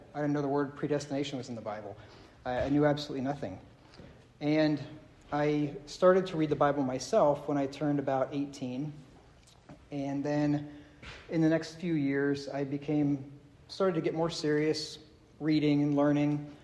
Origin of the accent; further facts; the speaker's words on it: Pennsylvania, United States; I grew up in Pennsylvania, and I was going to church since the time I was born.